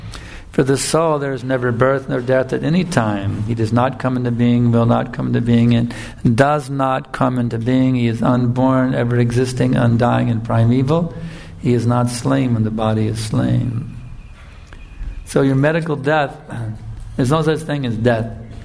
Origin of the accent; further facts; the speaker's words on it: United States; I just think back to the culture I grew up in America in the 50s and 60s.